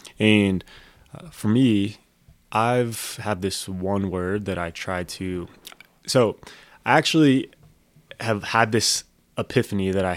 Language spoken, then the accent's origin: English; Colorado Springs, Colorado, United States; I grew up in Colorado Springs, and then I've been going to Thorn Creek now for like two solid years.